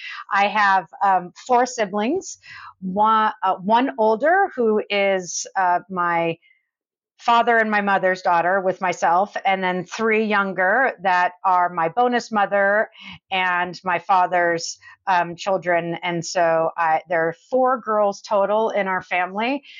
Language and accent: English; Los Angeles, California, United States; born and raised in California in Van Nuys mostly, which is the valley.